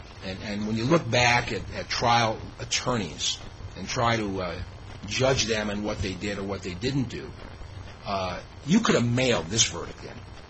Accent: Chicago, Illinois, United States; now in Hawaii, United States; I'm originally from Chicago. I mean, I've seen some pretty bad things happen when I defended in that town.

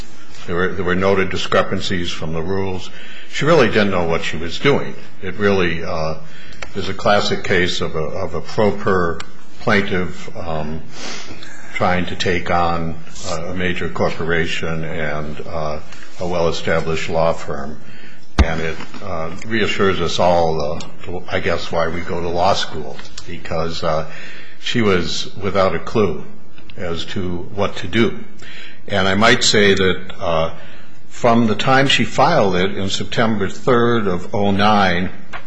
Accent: Minnesota, United States; Before I begin, I'd just like to say to the judge from Iowa that I'm from Minnesota.

